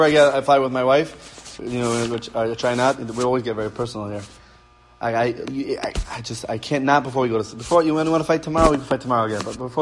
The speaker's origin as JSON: {"language": "English", "town": "Queens", "region": "New York", "country": "United States", "said": "And I'm telling you, every time I go to Queens, I'm from Queens. I go visit my parents, this and that, and mamish find gems there."}